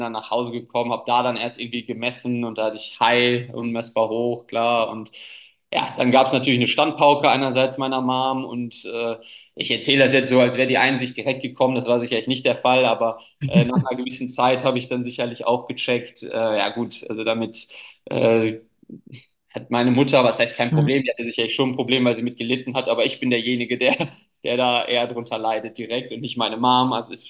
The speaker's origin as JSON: {"language": "German", "town": "Krefeld", "region": "North Rhine-Westphalia", "country": "Germany", "tie": "born or raised there", "said": "wir haben bei uns in Krefeld, wo ich groß geworden bin und viele Jahre Hockey gespielt habe"}